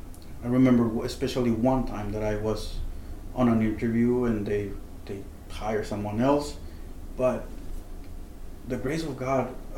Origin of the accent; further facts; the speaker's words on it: Tijuana, Baja California, Mexico; And if you were born and raised in Tijuana, you usually do things crossing the border.